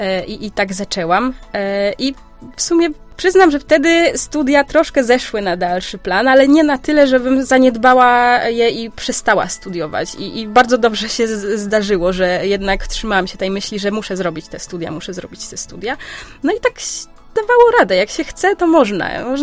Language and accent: Polish; Zdzieszowice, Opole Voivodeship, Poland; now in Warsaw, Poland; ja teraz studiuję w Warszawie, ale z Opola, czy tam ze Zdzieszowic mojej rodzinnej miejscowości mam dalej do Warszawy, niż bym miała do Pragi tutaj czeskiej, prawda?